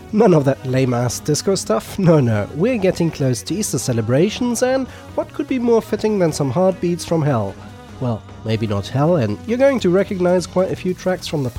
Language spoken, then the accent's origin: English; Berlin, Germany; from Berlin, and rave is my cardio.